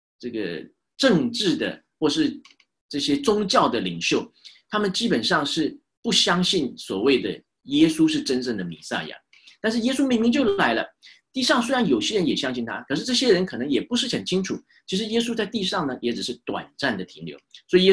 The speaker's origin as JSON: {"language": "Chinese", "country": "China", "said": "对于我们中国人来讲呢，我们常常都说举头三尺有神明嘛"}